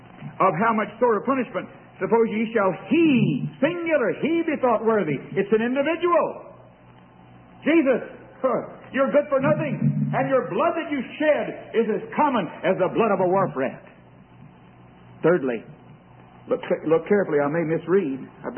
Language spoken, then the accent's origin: English; Texas, United States; born there; And I didn't come from Missouri either. I was born in the Red River Valley of Texas.